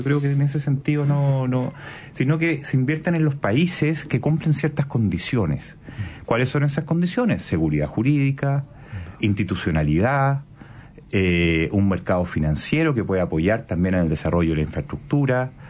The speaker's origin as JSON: {"language": "Spanish", "country": "Chile", "said": "y como chileno, muy gratamente, que se ve que el modelo chileno está muy consolidado"}